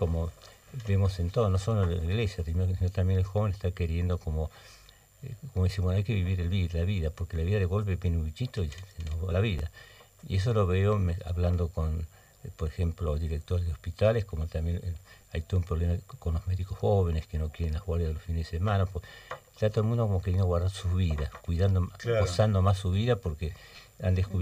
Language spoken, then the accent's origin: Spanish; Buenos Aires, Argentina; moved away as an adult; now in Paraná, Argentina; Yo nací en Buenos Aires, pero a los 21 años ya me vine acá.